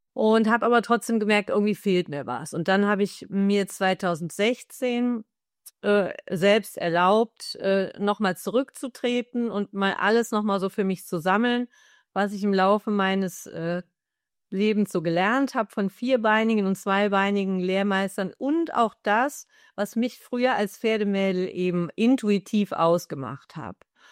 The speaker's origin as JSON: {"language": "German", "town": "Jülich", "region": "North Rhine-Westphalia", "country": "Germany", "said": "hier in der Provinz, also ich komme aus Jülich"}